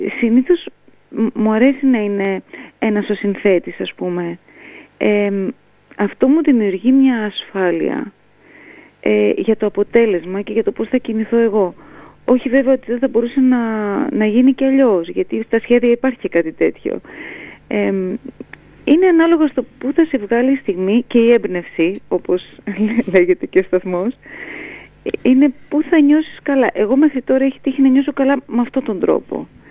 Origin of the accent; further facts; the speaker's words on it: Skopelos, Thessaly, Greece; πάντα κουβαλάω την πατρίδα μου μέσα μου και ένα ταξίδι στη Σκόπελο πάντα είναι η επιστροφή, δεν είναι το ταξίδι.